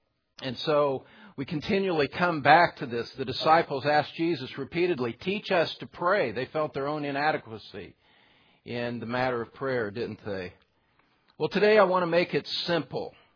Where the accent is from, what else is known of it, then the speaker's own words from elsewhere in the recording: Indiana, United States; You see, I'm a Hoosier. You may not know that about me, but I'm a Hoosier. I was born and raised in Indiana. I spent the first 24 years of my life in Indiana.